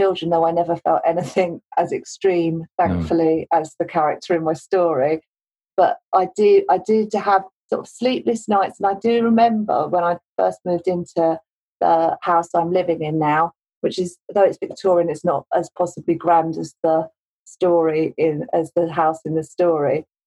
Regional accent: London, United Kingdom; now in Nottingham, United Kingdom; I live in Nottingham. I grew up in South London.

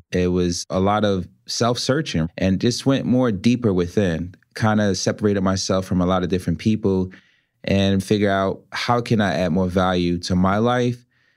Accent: Newark, New Jersey, United States; Growing up in Newark, these were the people that were in my community, friends and family members

